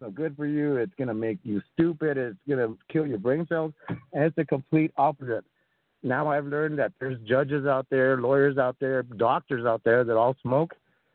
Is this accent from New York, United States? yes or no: no; Texas, United States; I was raised here in Texas where, and also, in the 80s, where they would just say no to drugs.